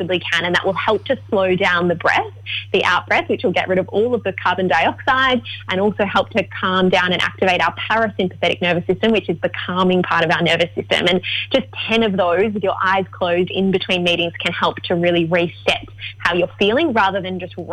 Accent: Melbourne, Victoria, Australia; now in Sydney, Australia; I'm from Melbourne, so I often talk about AFL players, and in Sydney everyone's like, what are you on about?

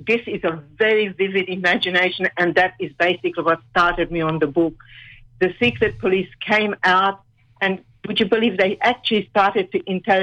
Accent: Hungary; It was under communism, but because my mother was an amazing, clever lady

